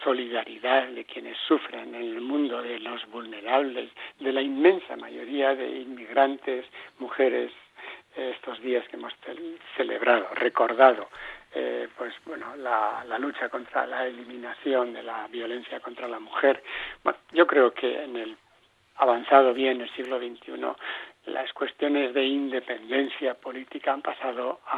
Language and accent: Spanish; Hondarribia, Basque Country, Spain; Naturalmente que me siento más vasco que español, y más hondarres que vasco